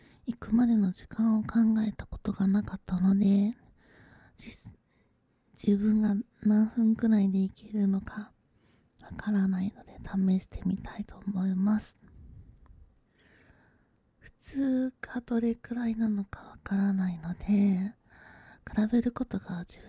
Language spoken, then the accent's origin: Japanese; Aichi, Japan; also born or lived in Kanto; 出身は愛知なのですが、あまり愛知で暮らしていた時期は長くはなくて、ほぼ関東に住んでいました。